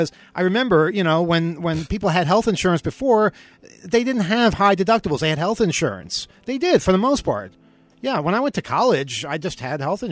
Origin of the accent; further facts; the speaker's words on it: Washington, United States; So in our particular case, here we are in this hospital, and you know, we're from the States.